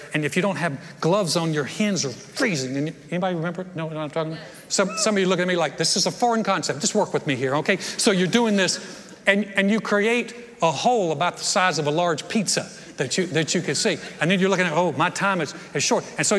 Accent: North Carolina, United States; But in the regions of the north, where I grew up in North Carolina, you would come out sometimes and my car

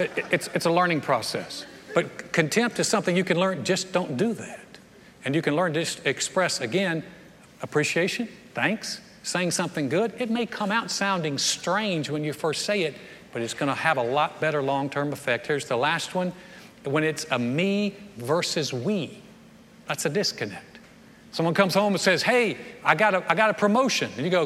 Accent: North Carolina, United States; now in Texas, United States; when Joy and I first moved to Texas, she was from Florida, I'm from North Carolina.

